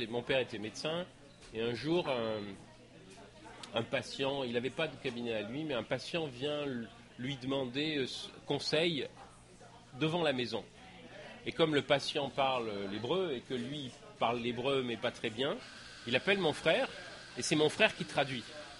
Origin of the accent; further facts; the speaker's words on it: Algeria; born there; Ma langue maternelle, c'était le français. Je suis né en Algérie, mais l'Algérie, c'était un territoire français à l'époque. Et évidemment, j'ai appris le français. Mais comme je suis né dans une famille juive